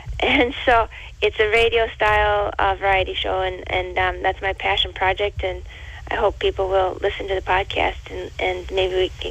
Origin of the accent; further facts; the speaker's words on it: Minnesota, United States; I think that a lot of people, just being from Minnesota, we are pretty good at makin